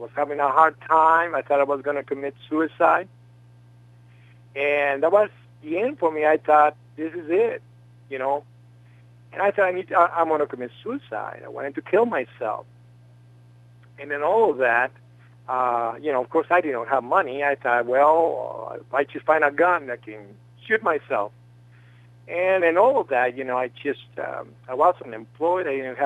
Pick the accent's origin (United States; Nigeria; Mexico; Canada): Mexico; Mexico City; moved away; I've never seen snow growing up in Mexico City. And, you know, Mexico City is warm all the time. It's never snowing.